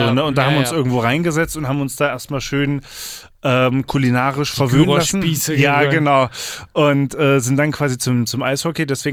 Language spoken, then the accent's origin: German; Halle, Saxony-Anhalt, Germany; aus Halle an der Saale, meine Heimatstadt